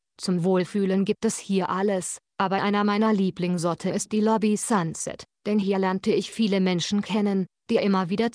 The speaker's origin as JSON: {"language": "German", "region": "Puebla", "country": "Mexico", "said": "Ich stamme aus der Stadt Puebla und kam eigentlich eher zufällig in das Unternehmen, an einem freien Tag."}